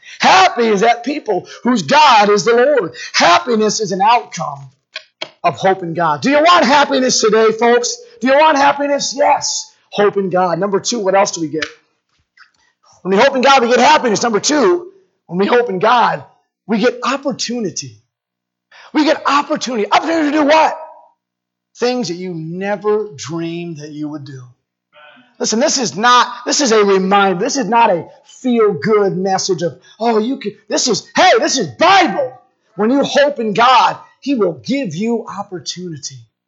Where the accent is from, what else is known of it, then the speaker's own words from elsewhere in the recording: Holyoke, Massachusetts, United States; And I went back to my hometown, Holyoke, Massachusetts.